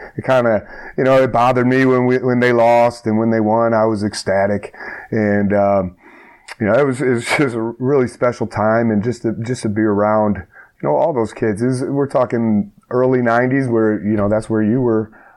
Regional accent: Strongsville, Ohio, United States; I grew up in Strongsville. I went to kindergarten, Chapman Elementary, all the way through high school

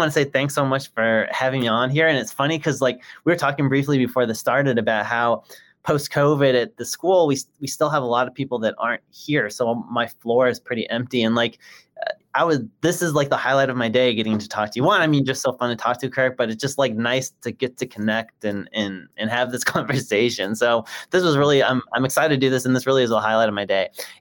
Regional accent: Chicago, Illinois, United States; I'm from Chicago. I had never been to Alabama before.

